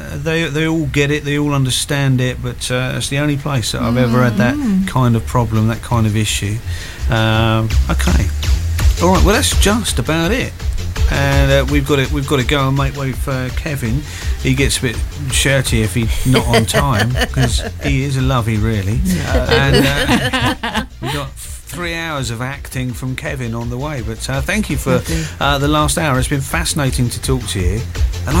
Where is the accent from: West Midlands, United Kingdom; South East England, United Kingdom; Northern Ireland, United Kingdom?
South East England, United Kingdom; Isle of Wight; And when we said that we're from the Isle of Wight, you could have heard a pin drop